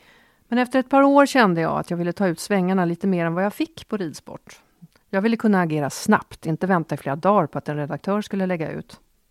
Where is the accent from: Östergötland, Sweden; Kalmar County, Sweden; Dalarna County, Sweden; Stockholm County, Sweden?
Stockholm County, Sweden; Åkersberga; Jag var enda flickan i en syskonskara på 4 och jag växte upp i Åkersberga på 70-talet.